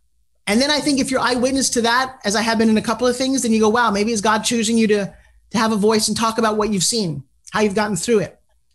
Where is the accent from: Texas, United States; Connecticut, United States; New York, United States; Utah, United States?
New York, United States; I'm from South Long Island.